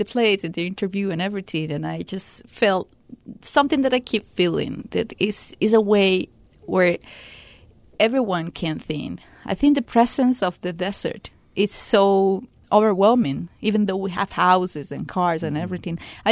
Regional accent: Colombia; Mom, I'm from Colombia. I'm never afraid of violence.

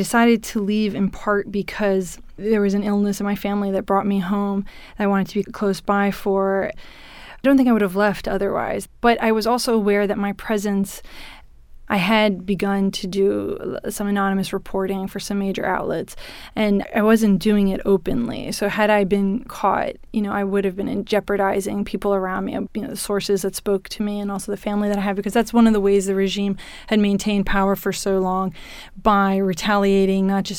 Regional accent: United States; as an American, is really something you can never understand

